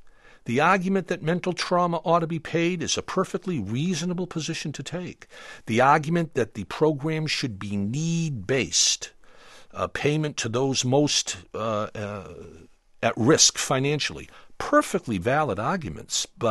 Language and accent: English; Brockton, Massachusetts, United States; I grew up in Brockton, which is about 18 miles south of Boston on the way to Providence, and spent many a day in Boston on Boylston Street.